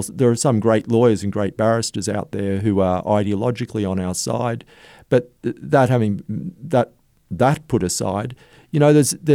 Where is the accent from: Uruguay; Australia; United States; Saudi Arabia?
Australia; Gold Coast, Queensland; So, no, I'm a Queenslander, Gold Coast, born and bred, although I've lived away now and then.